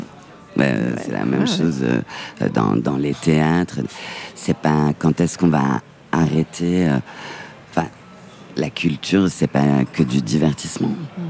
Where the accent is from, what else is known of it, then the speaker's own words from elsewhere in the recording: Nantes, Pays de la Loire, France; J'ai grandi à Nantes, dans une maison.